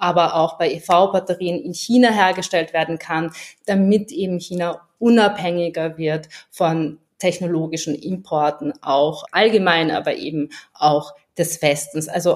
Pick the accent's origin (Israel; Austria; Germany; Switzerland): Austria; ich komme aus Österreich